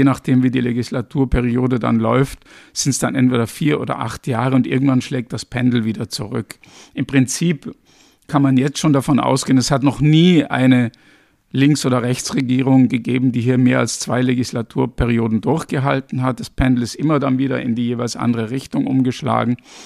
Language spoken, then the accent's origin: German; Austria; zumindest nach dem, was ich so mitkriege als Ösi